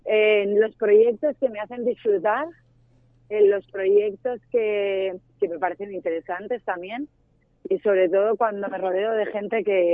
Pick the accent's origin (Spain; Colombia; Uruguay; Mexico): Spain; Barcelona, Catalonia; yo soy de Barcelona, mi familia es toda extremeña y en casa pues se ha vivido mucho Extremadura, la verdad. O sea, pese a que yo soy catalana